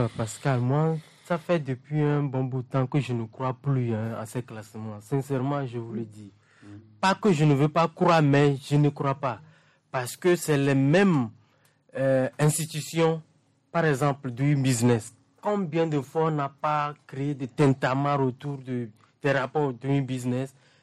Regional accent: Togo; Parce que je suis Togolais. Je veux voir mon pays gagner.

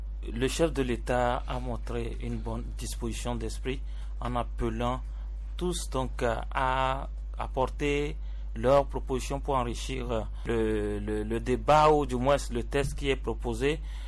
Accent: Togo; Nous qui levons aussi notre voix pour critiquer, nous sommes des Togolais.

